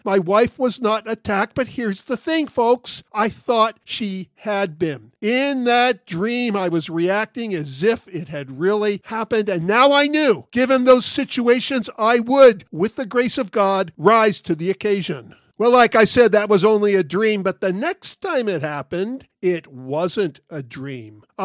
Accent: United States; Now, as a male growing up in America with my favorite TV shows and books and movies and watching heroes and admiring courage

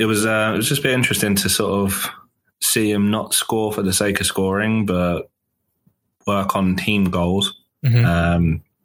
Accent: Luton, East of England, United Kingdom; Well, as my accent gives away, I'm foreign, so I was naturally born holding a soccer ball. Lifelong fan of the game, big fan of my hometown team in England, Luton Town

